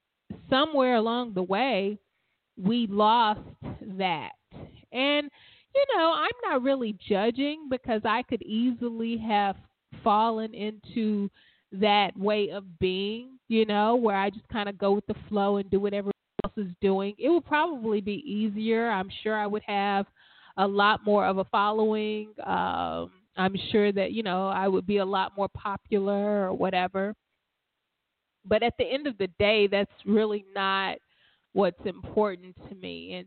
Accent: Alabama, United States; I'm from the South. So what we would say, you're putting your cart before your horse. So from Alabama, guys.

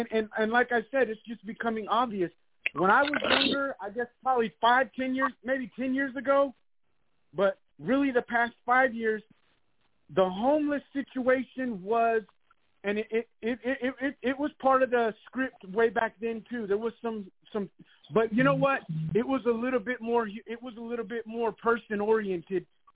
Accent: Fort Worth, Texas, United States; I'm from Fort Worth. I was born here and everything.

